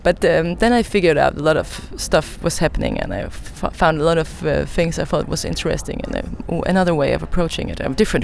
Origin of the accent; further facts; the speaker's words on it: Aarhus, Central Denmark Region, Denmark; I'm an illustrator from Aarhus, Denmark